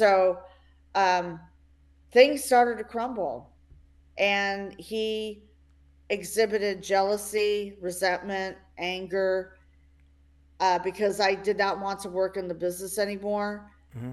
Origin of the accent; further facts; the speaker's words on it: Minnesota, United States; was born and raised in Minnesota. I came from a Greek family.